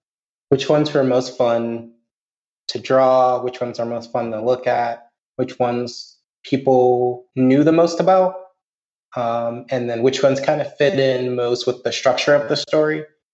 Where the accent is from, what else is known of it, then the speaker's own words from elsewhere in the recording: Indiana, United States; And I'm from Indiana, like Dwayne is.